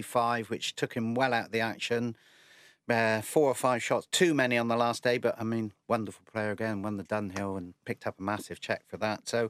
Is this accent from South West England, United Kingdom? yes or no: yes; South West England, United Kingdom; No, I'm from the West Country. We are still sending smoke signals down there